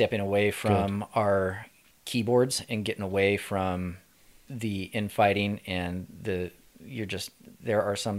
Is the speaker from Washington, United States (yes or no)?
yes; Spokane Valley, Washington, United States; also born or lived in Sandpoint, Idaho; Like, I have 20 years in Spokane, and I have 20 years in Sandpoint. I do not have a diverse cultured path. I grew up in Sandpoint is a lot like how I grew up in Spokane Valley.